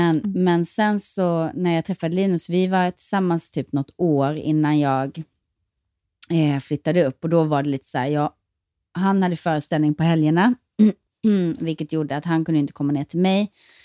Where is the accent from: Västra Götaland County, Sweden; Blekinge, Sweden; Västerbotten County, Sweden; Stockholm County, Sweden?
Blekinge, Sweden; Kallinge; also born or lived in Eringsboda; jag kommer från ett litet samhälle som heter Eringsboda från början. Sen när jag var 10 så skildes mina föräldrar och då flyttade jag och mamma till Kallinge. Som är liksom en pytteliten håla utanför Ronneby.